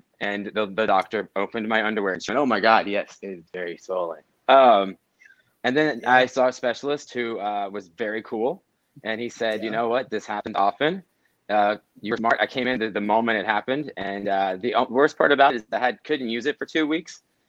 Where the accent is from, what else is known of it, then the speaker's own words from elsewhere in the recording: the South, United States; I'm from the South, so we learn early on that you have a grease splatter cover